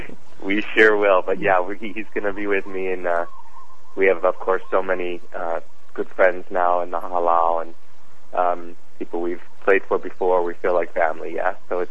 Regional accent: Hawaii, United States; I was raised on Oahu, but my aunt and uncle had a beautiful property there.

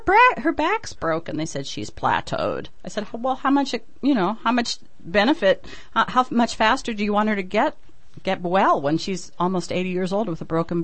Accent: California, United States; I'm a homegrown Californian, so we don't know too much about you East Coasters.

